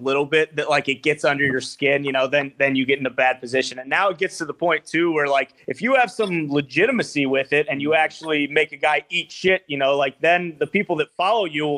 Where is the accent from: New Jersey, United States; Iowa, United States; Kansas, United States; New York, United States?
Iowa, United States; I'm from Iowa. My older brother went to Iowa. My oldest brother went to Iowa.